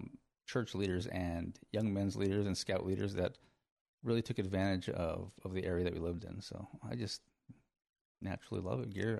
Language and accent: English; Flagstaff, Arizona, United States; now in Yuma, United States; And although I do consider Yuma home now, growing up in Flagstaff was just, for me, it was a blessing to be able to be around nature